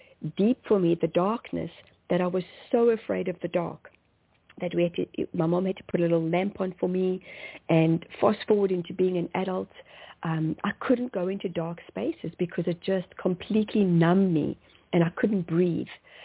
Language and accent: English; South Africa; also born or lived in Zimbabwe; as Africans, so I was born in Zimbabwe, and then we moved to South Africa.